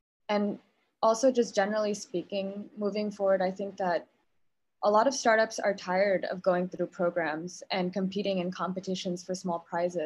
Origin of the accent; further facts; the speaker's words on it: Cambodia; But you know, I grew up in Cambodia